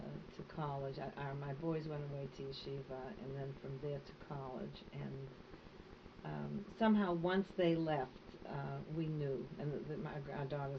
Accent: Boston, Massachusetts, United States; My parents came from Palestine then, both of them observant, and I was brought up in Boston, and there we had a very small observance community

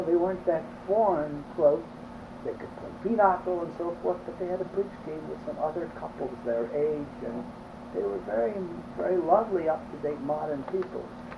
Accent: Dayton, Ohio, United States; also born or lived in Springfield, Ohio; I was born in Springfield, Ohio, but we moved shortly thereafter to Dayton, Ohio.

